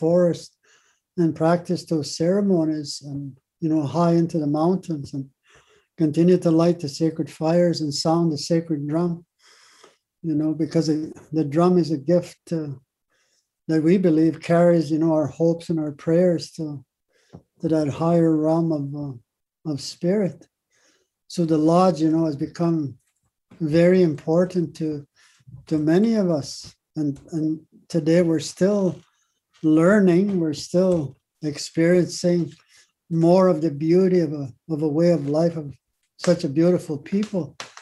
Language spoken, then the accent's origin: English; Manitoba, Canada; I'm from Sagging First Nation